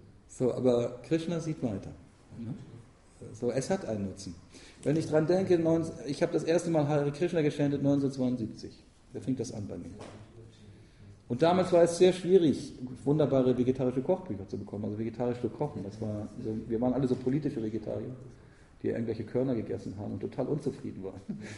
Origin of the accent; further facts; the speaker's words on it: Northern Germany, Germany; Ich komme aus Norddeutschland, Krabben und Schollen und Fische.